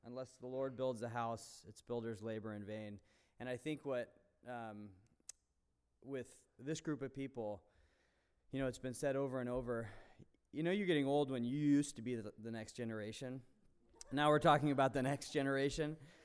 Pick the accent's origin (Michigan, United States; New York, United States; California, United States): California, United States; also born or lived in Americus, Georgia; I was born in Americus, Georgia, in 1977. The reason I grew up in Southern California is because the church was founded out here in 1978.